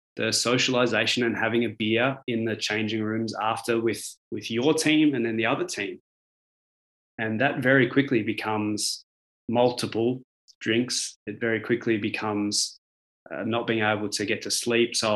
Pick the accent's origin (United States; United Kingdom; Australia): Australia; you guys are from North America, I'm from Australia.